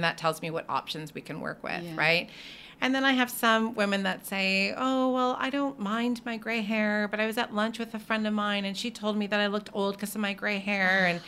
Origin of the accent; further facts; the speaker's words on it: Ontario, Canada; Since I'm from Ontario, there was only 2 trade schools at that time you can go to, one in London, Ontario, and one in Toronto.